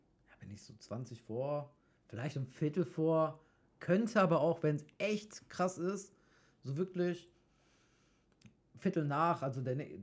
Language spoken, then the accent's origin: German; Italy; Boah, ich bin ja Italiener